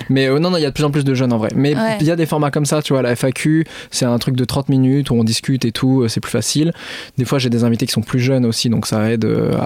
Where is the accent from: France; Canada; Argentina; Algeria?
France; Caen, Normandy; ce week-end, j'étais chez moi à Caen.